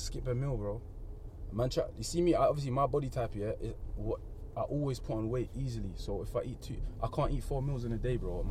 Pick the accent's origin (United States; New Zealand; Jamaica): Jamaica; Yeah, man's Jamaican still